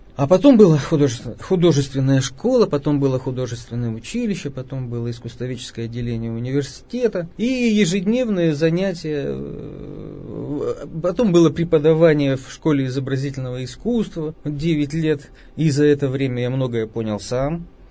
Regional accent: Yekaterinburg, Sverdlovsk Oblast, Russia; Еще раньше там родилась и моя мама, и мой город родной Свердловск, ныне Екатеринбург. Я его очень люблю

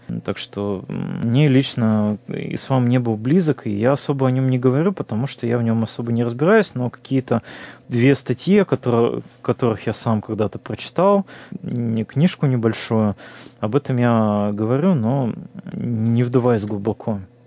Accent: Russia; я вырос в России, где все равно вокруг нас христианство.

